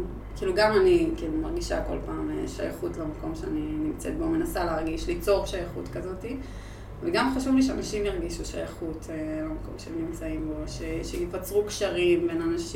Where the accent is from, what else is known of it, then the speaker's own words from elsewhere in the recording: Tirat Carmel, Haifa District, Israel; גדלתי בעיר בעצם, גדלתי בטירת הכרמל.